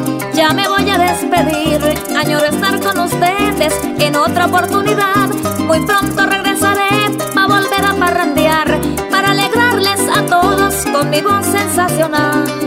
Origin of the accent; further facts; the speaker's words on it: Colombia; Donde me pude criar, yo vengo de la sabana, nací en Atocorazal, donde la vista se pierde entre Mastrando y Palmar.